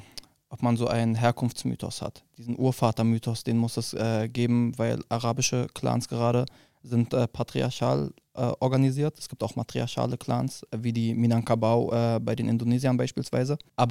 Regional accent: Berlin, Germany; ich bin ein Berliner Kanake, der Kunst macht

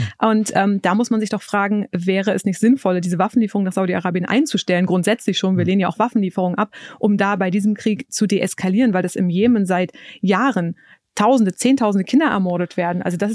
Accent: Saxony-Anhalt, Germany; Also ich komme ja selber aus Sachsen-Anhalt. In meinem Dorf früher

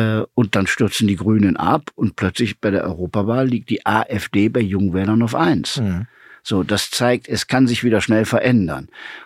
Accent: Aachen, North Rhine-Westphalia, Germany; In Aachen beispielsweise, in meiner Heimatstadt

